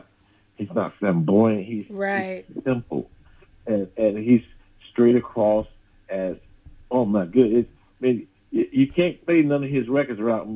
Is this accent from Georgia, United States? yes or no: yes; Brunswick, Georgia, United States; She lived down the road from me. I'm from Brunswick, Georgia.